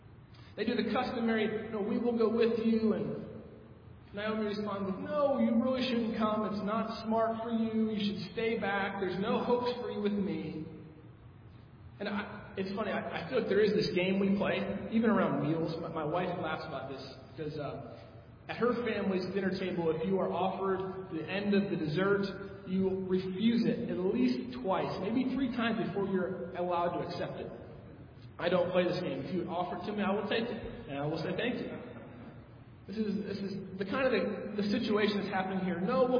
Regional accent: United States

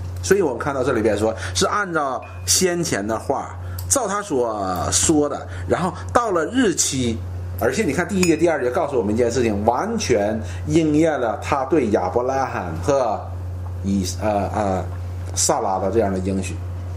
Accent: China; 我们中国人是庆祝满月是吧？

